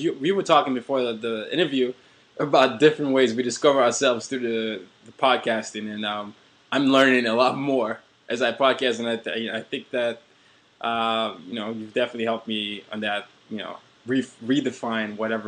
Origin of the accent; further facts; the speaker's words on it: Nigeria; I'm West Africa for me and America as well, because I'm West African. I'm Nigerian